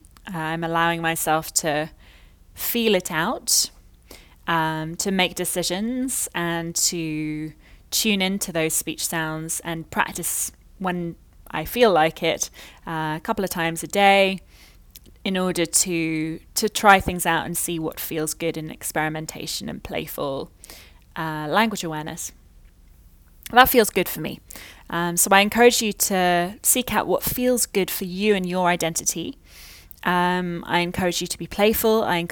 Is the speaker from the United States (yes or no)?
no; Canada; as a Canadian living in Canada, but with a British passport and a British identity also